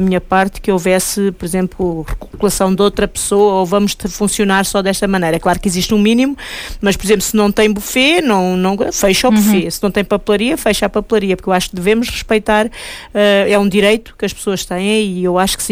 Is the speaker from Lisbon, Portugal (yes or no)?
yes; Lisbon, Portugal; Que venho de Lisboa, isto não existe.